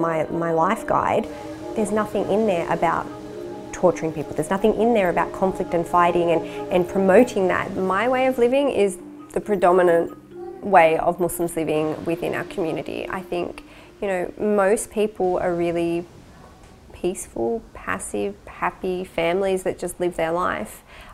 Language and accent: English; Australia; I'm an Australian. I bleed red, I have hair, but this is the way I choose to live my life.